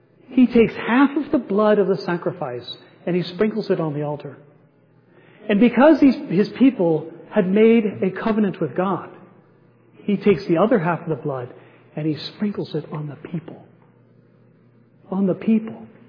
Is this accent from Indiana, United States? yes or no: no; Canton, Ohio, United States; I grew up in Canton, Ohio. And in Canton, there was the McKinley National Monument.